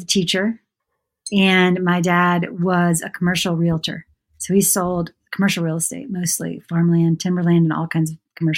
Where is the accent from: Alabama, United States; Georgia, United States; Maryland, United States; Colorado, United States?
Georgia, United States; Augusta; Yeah, so I grew up in Georgia, in Augusta, Georgia, which if you are a golf fan, you might be familiar. It's where the Masters is.